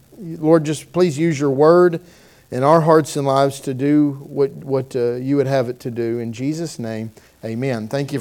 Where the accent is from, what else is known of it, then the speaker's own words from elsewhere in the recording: Kentucky, United States; I'm from Kentucky.